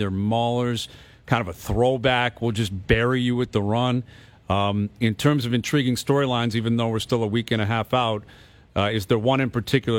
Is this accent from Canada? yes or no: yes; Canada; I would like to see that as a Canadian, but I don't know.